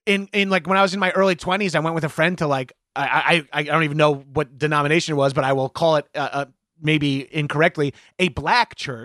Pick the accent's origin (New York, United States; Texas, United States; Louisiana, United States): New York, United States; Long Island; I had a bunch of Jewish friends because I'm from Long Island, so I went to a bunch of bar mitzvahs